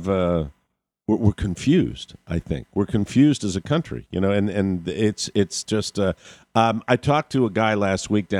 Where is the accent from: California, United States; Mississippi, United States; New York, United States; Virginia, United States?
Virginia, United States; Manassas; Another call from my hometown of Manassas, Virginia.